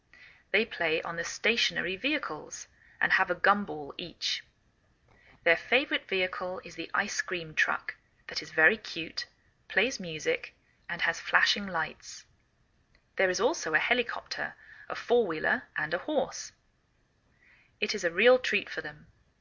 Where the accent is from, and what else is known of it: England, United Kingdom; now in United States